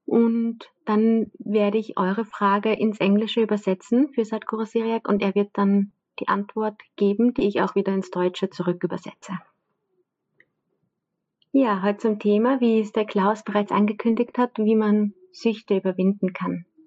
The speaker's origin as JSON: {"language": "German", "region": "Lower Austria", "country": "Austria", "said": "ich komme aus Niederösterreich"}